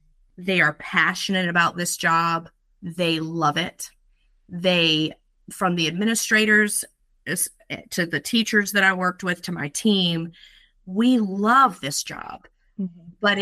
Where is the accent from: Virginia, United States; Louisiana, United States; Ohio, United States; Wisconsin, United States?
Virginia, United States; Urbanna; I'm from Urbana. Oysters are a big thing on the Rappahannock River.